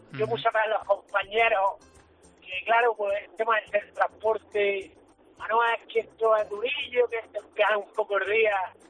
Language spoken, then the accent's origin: Spanish; Motril, Andalusia, Spain; Soy de Granada, de Motril. Yo me crié allí en Motril.